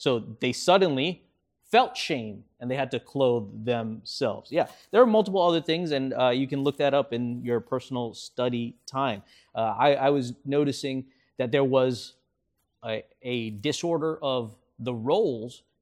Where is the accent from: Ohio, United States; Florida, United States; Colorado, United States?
Florida, United States; I'm from Florida, so we get to go to the beach, we get to go to the lake.